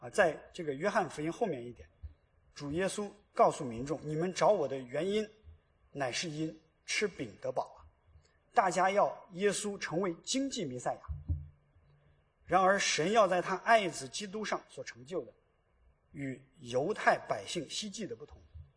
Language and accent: Chinese; Henan, China; 现在的河南省新乡市，离我的家乡很近啊